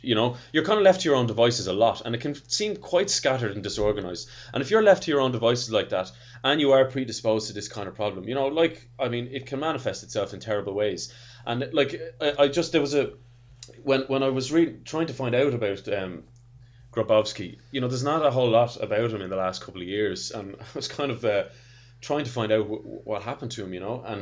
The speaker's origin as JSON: {"language": "English", "country": "Ireland", "said": "As an Irishman, I'll go with Skinto."}